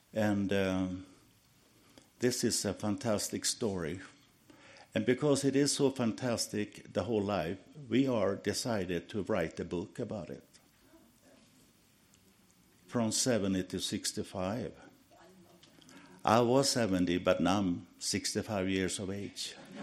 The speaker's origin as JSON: {"language": "English", "country": "Sweden", "tie": "born or raised there", "second_language": "English", "said": "We are born and raised in Sweden, and we're happy for that."}